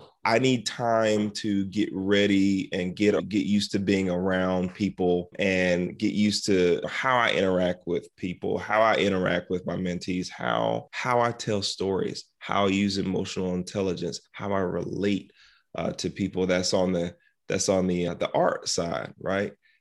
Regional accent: South Carolina, United States; I grew up in South Carolina. We had a dirt basketball court that today is a garden.

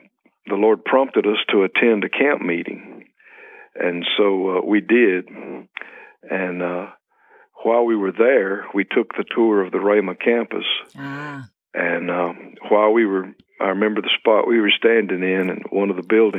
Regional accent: Mississippi, United States; I was born in Mississippi in the central part, out in the country, rural area, and had a good life, and it was a good childhood.

